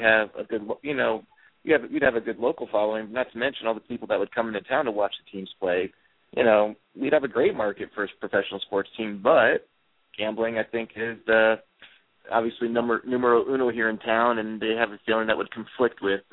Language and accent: English; Dallas, Texas, United States; because I grew up in Dallas, you know, during the dynasty of the Cowboys